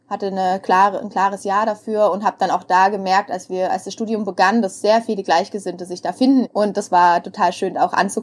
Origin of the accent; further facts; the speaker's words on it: Saxony, Germany; moved away as an adult; ich bin ja ein europäisches Kind, aber geboren bin ich in Meißen und in Sachsen auch aufgewachsen, südlich von Chemnitz. Und bin dann aber nach dem Abi direkt losgezogen in die weite Welt.